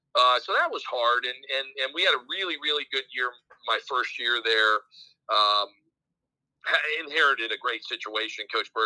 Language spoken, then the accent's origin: English; Ohio, United States; I grew up on Division III basketball in Ohio.